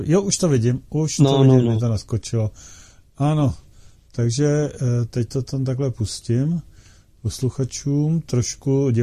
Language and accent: Czech; Hranice, Olomouc Region, Czechia; jelikož jsem z Hranic, přibližně jde mi Ostravou a Olomoucí